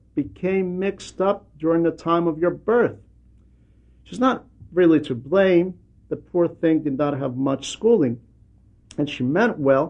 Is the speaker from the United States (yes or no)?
no; Cyprus; accent: Cypriot; because I always spoke with a strong Cypriot dialect. So I nodded, yes, I am from Cyprus, elder.